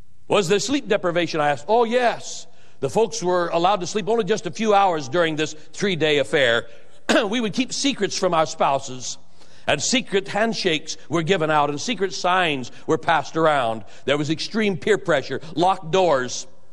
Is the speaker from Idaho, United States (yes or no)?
yes; Boise, Idaho, United States; Now, there came to my hometown, Boise, Idaho, about 5 years ago